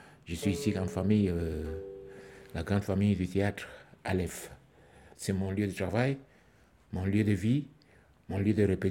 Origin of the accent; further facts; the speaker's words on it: Cameroon; moved away as an adult; now in France; Je suis Camerounais, je suis conteur, musicien, comédien. Je vis en France depuis les années 2003.